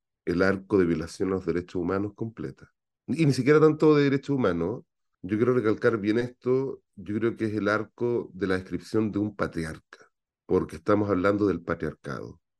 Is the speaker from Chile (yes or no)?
yes; Chile; moved away; Yo vengo de un tiempo en que los colas éramos arrestados por el hecho de ser cola. Yo por eso me fui de Chile, de hecho.